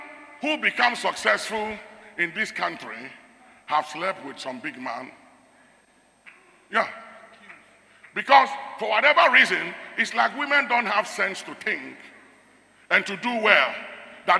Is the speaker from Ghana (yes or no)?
yes; Ghana; Because I watched something. I watched something as a Ghanaian over the years. We are a people who don't celebrate success.